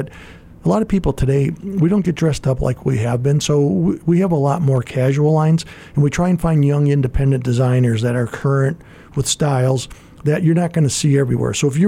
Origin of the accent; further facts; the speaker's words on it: Gary, Indiana, United States; where I grew up in Gary, Indiana